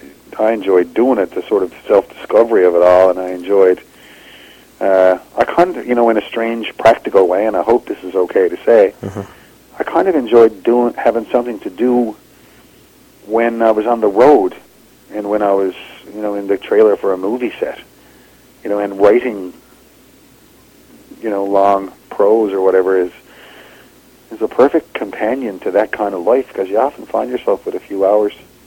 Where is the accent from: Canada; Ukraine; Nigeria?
Canada; Newfoundland and Labrador; I'm a Newfoundlander. That's part of Canada, so I'm Canadian.